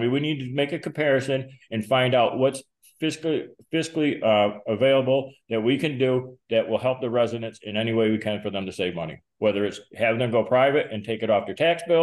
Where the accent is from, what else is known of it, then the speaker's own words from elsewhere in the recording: North Adams, Massachusetts, United States; Well, Bill, I grew up in North Adams. We never had city sanitation.